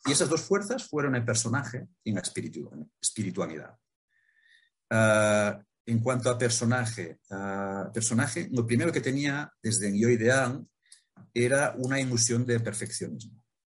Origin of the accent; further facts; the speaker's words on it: Vic, Catalonia, Spain; una mentalidad más abierta que en mi ciudad natal de Vic.